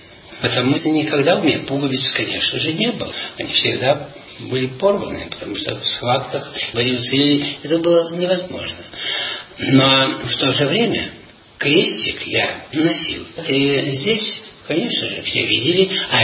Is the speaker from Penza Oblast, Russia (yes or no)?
yes; Penza Oblast, Russia; Я родом из Пензенской губернии, и там проживал свое детство, вначале в деревне, потом в райцентре.